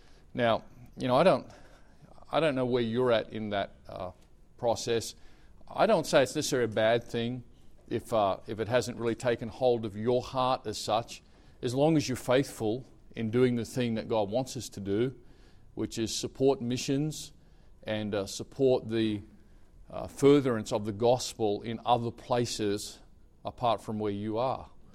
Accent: Australia; I was pastoring in Brisbane, Australia. I'm Australian, if you haven't worked that out. And I was pastoring there for 13 years.

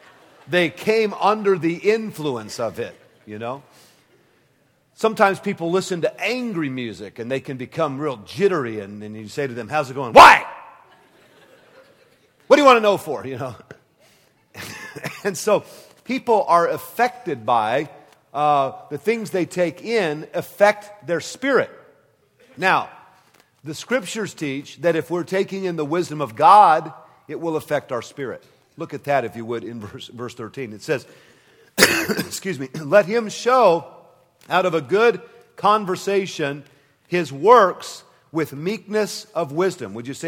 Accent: San Jose, California, United States; I'm from San Jose, California.

